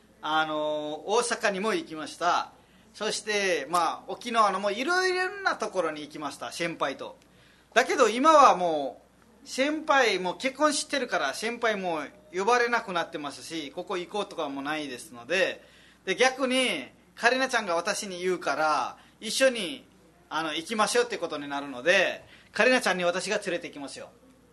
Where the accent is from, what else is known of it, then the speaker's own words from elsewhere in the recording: Nepal; Japanese is a second language; 私もネパール人